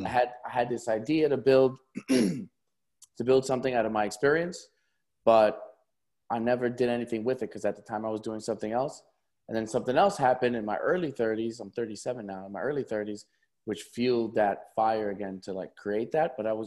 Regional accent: Brooklyn, New York, United States; You know, I grew up in Brooklyn. So I grew up listening to hip hop. I grew up around, you know, I'm half Puerto Rican. I grew up with Puerto Ricans. I grew up with Black people.

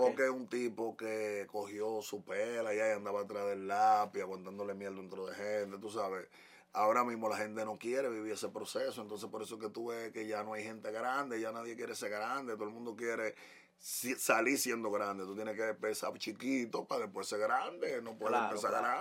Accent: Dominican Republic; porque nosotros somos dominicanos. Cuando estamos en Santo Domingo, vivimos bajo una sola cultura.

